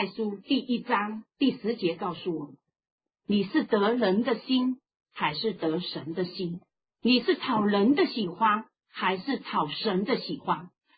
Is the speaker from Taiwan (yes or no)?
no; Hong Kong; 所以真的，我们香港人特别的夸张